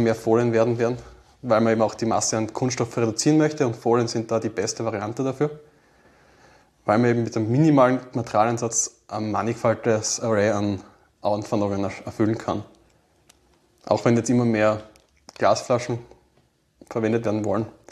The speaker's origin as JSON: {"language": "German", "town": "Graz", "region": "Styria", "country": "Austria", "said": "Ich bin eigentlich ein Grazer, habe unten das Bischöfliche Gymnasium besucht"}